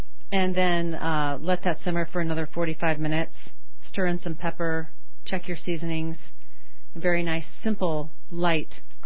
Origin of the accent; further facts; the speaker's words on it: Midwest, United States; we're all from the Midwest